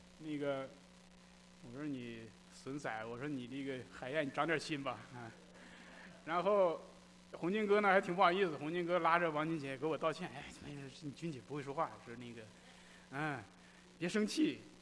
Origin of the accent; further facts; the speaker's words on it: Inner Mongolia, China; 我是内蒙古人， 我从小就懂事的时候就给家里就放羊